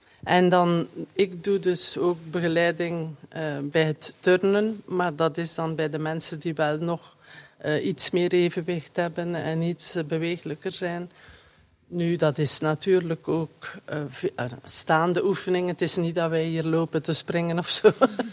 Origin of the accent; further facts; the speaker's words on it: East Flanders, Belgium; now in Bertem, Belgium; ik ben een inwijkeling in Bertum. Ik ben met een Bertumenaar maar ik ben een Oost-Vlaamse.